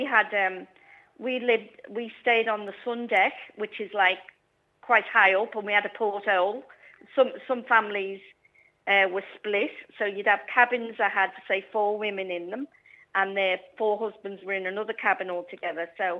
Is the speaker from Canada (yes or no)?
no; Liverpool, North West England, United Kingdom; moved away as an adult; I'm so proud that I come from Liverpool, because it's just the best city.